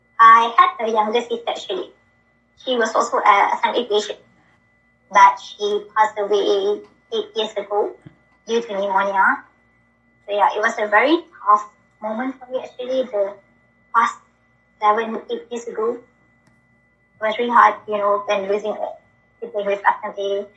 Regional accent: Malaysia; from Malaysia.

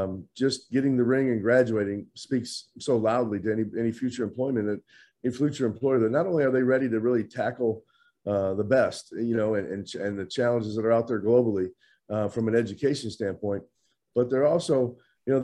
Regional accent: Midwest, United States; I was kind of like a lot of guys growing up in the Midwest.

